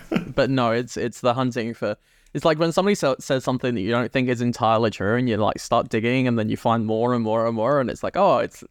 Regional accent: Scotland, United Kingdom; I'm originally from Scotland

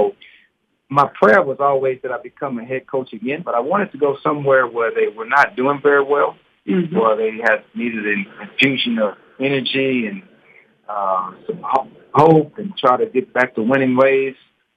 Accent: Houston, Texas, United States; So I'm born and raised in Houston, exactly like 80 miles from Lamar's campus to my doorstep where I grew up from.

